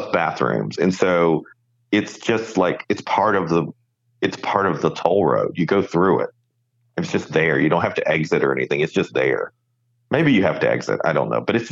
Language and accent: English; the South, United States; So something that is foreign to me as a Southerner, mainly as a Southerner